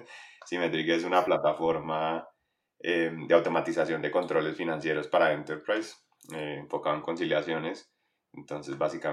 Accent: Pereira, Risaralda, Colombia; born there; also born or lived in China; yo nací en Pereira, viví en China después de graduarme del colegio, porque por cosas de amigos y familia y negocios y cosas así.

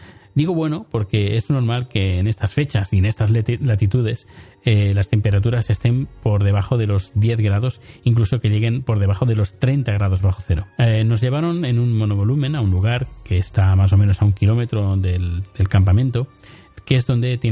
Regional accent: Spain; yo no soy francés, soy español

